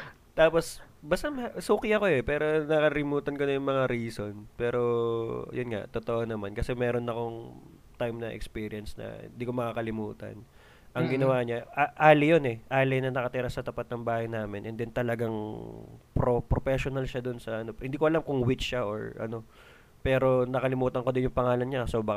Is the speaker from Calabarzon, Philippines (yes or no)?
no; Quiapo, Metro Manila, Philippines; Marami nun sa Quiapo eh, laking Quiapo ako eh.